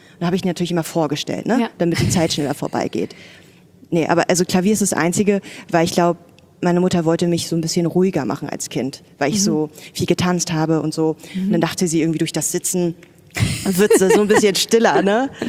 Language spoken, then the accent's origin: German; Berlin, Germany; Gebürtige Berlinerin.